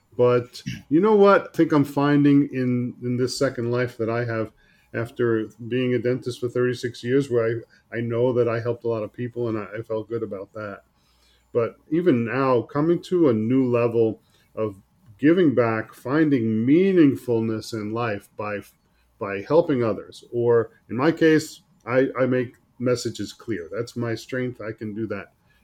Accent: Long Beach, New York, United States; now in Milwaukee, United States; I grew up in Long Beach and live in Great Neck, New York, except for now in Milwaukee. That's my temporary location right now.

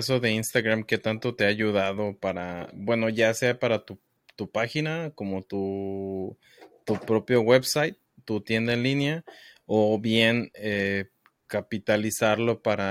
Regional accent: Mexico City, Mexico; now in Dallas, United States; porque yo soy de la Ciudad de México, entonces como que allá, pues, no tanto, por decirlo así. Tal vez ahora esté cambiando un poco más, pero yo siempre lo he escuchado, y ahora que estoy viviendo de este lado, acá en Dallas

